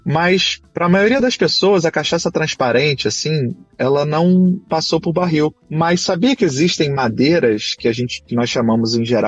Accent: Rio de Janeiro, Brazil; sou do Rio de Janeiro.

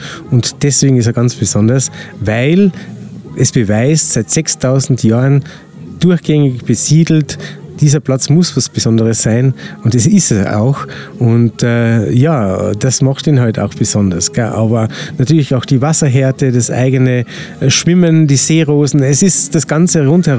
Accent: Feld am See, Carinthia, Austria; Ja, ich bin ein gebürtiger Feldner. Und bin hier aufgewachsen.

